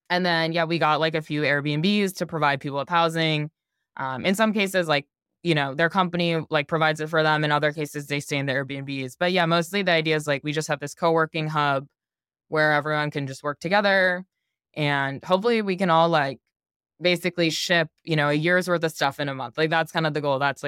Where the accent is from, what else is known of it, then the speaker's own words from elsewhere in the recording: United States; Like, I think I grew up in America, and I previously had only really worked with people who had like pretty similar backgrounds to me